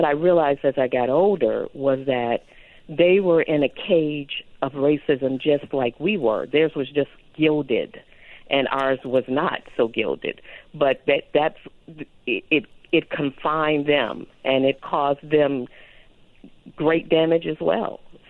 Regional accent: Chicago, Illinois, United States; I'm from Chicago as well, and I grew up in the 70s, and that kind of still existed.

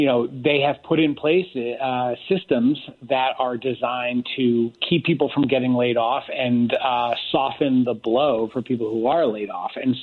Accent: United States; What's been so fascinating here as an American abroad is just to see the kind of philosophical approaches

